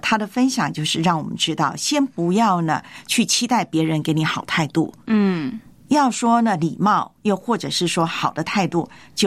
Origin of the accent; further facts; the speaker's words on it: Taiwan; 我以前呢在台湾的时候呢，因为台湾呢我们那个特别是我的家乡小城市那个车线是固定的，